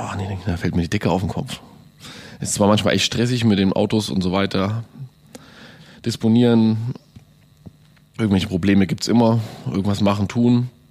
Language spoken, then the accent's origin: German; Radebeul, Saxony, Germany; born there; Ich komme ja auch gebürtig aus Radebeul bei Dresden.